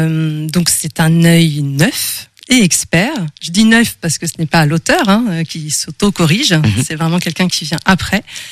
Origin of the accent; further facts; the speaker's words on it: Châteaubriant, Pays de la Loire, France; born there; now in Nantes, France; J'habite actuellement à Nantes et depuis longtemps, depuis mes études, mais sinon je suis née à Châteaubriand.